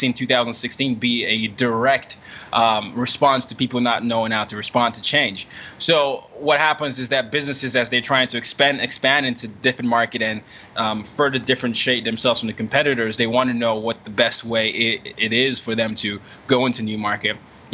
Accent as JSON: {"language": "English", "country": "Nigeria", "said": "I grew up as the oldest of 3 boys, but, you know, as a Nigerian, you know, my dad being a diplomat, essentially I was always the minority everywhere I went. You know, you mentioned how I grew up in 5 countries and 4 continents."}